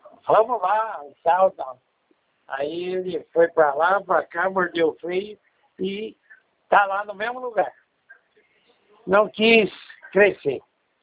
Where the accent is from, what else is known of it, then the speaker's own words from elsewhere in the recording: Bauru, São Paulo, Brazil; Eu sou aqui de Bauru.